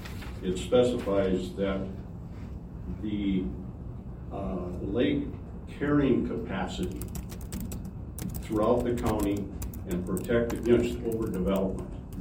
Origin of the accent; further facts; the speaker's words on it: Detroit Lakes, Minnesota, United States; I'm from Detroit Lakes in Moorhead.